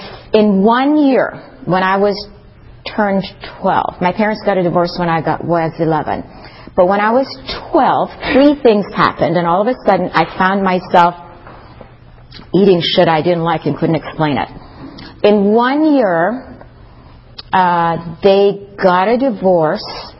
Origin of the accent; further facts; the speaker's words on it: Iran; every time we went back home, I'm from Iran, every time we went back home